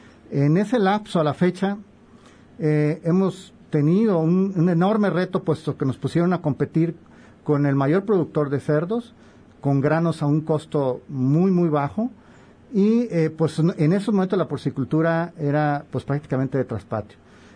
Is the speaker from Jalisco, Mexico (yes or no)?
yes; El Grullo, Jalisco, Mexico; yo soy del Grullo Jalisco, porcicultor del Grullo.